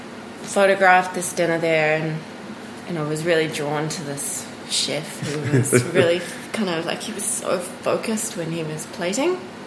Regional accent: South Africa; So I grew up in South Africa and I studied in Cape Town.

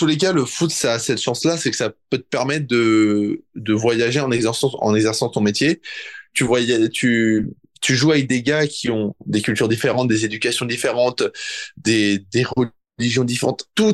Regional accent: France; moi je l'ai vu en tant que bon français

